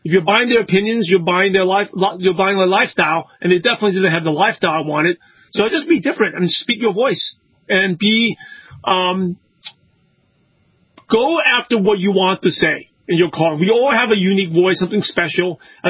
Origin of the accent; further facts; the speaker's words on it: Brooklyn, New York, United States; I'm from Brooklyn, New York. I guess people who are from the Northeast are more skeptical, and I just want the real truth.